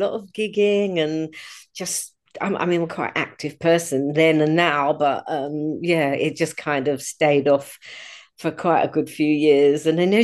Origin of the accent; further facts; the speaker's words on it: Clapham, London, United Kingdom; I was actually born in Kilburn, but I grew up in South London. I grew up in Clapham, yeah.